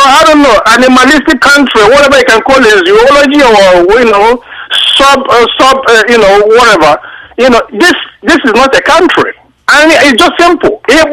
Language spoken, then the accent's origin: English; Nigeria; moved away; we came all the way from Nigeria.